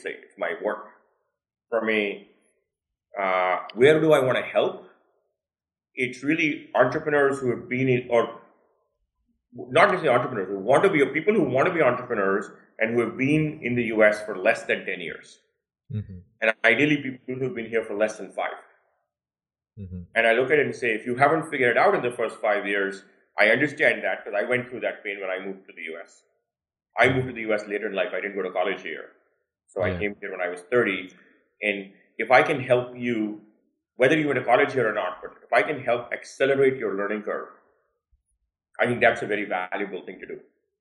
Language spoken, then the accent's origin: English; Sudan; also born or lived in India / Nigeria; I was born in India. I grew up in Sudan and Nigeria in Africa. I went back to India for the last couple of years of high school, what's called 10 plus 2 in India.